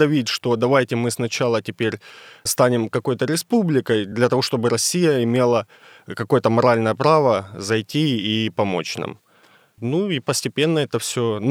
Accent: Donetsk, Donetsk Oblast, Ukraine; ну, я сам родом из Донецка

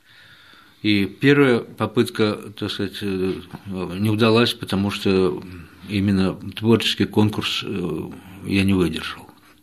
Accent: Kaluga Oblast, Russia; born there; Родился в Калужской области.

